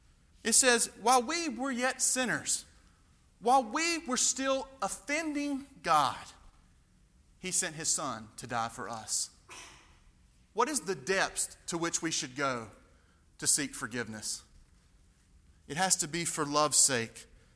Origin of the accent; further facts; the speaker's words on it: Stokesdale, North Carolina, United States; I know when I grew up in Stokesdale, good old country town